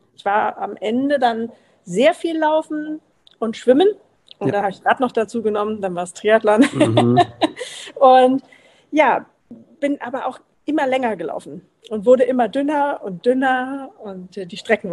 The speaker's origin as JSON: {"language": "German", "region": "Berlin", "country": "Germany", "said": "Ich komme ursprünglich aus Berlin"}